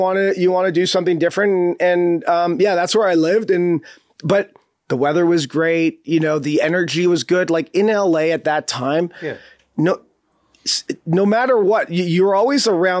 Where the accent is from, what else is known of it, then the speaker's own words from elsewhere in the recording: Canada; I got a little bit of a Canadian edge, a little bit of an East Coast edge